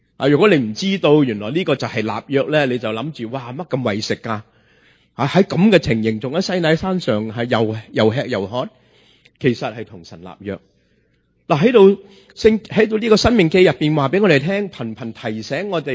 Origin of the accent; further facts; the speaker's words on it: China; 我哋中国人见到点呀？食咗饭未呀？